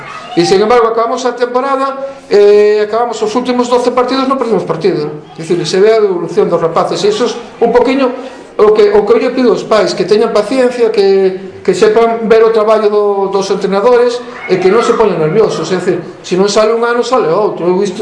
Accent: Sada, Galicia, Spain; non son de Mera, que sou de Sada, estou aquí, e levo aquí 7 anos.

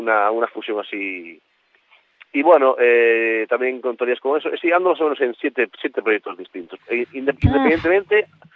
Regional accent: Galicia, Spain; Mi casa está aquí, sí, yo sí, siento gallego, me siento gallego por encima de todo.

